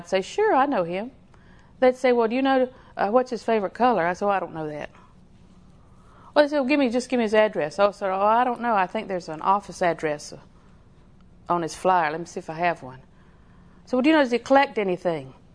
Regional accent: Winter Haven, Florida, United States; I was born in Winter Haven Hospital, so you know I've been here all my life.

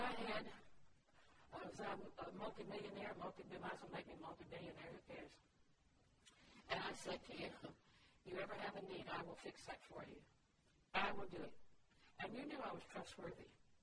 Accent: the South, United States; I was raised in the South, and that didn't sound like anything we'd ever do.

